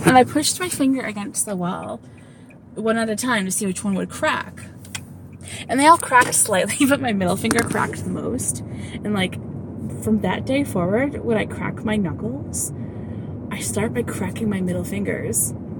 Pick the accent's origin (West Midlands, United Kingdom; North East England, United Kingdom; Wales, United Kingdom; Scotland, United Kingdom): North East England, United Kingdom; accent: Geordie; I'll be in Newcastle-upon-Tyne for 10 days, and I'm already forgetting my Geordie accent again.